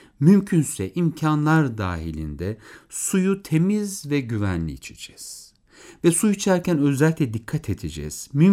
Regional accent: Beypazarı, Ankara, Turkey; Ben Beypazarlıyım, Ayaş bize çok yakındır.

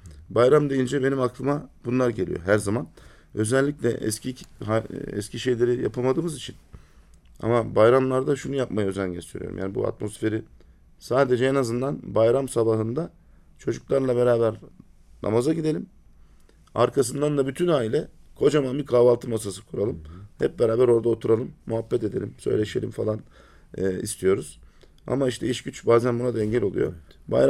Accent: Balıkesir, Turkey; Balıkesirliyim ben.

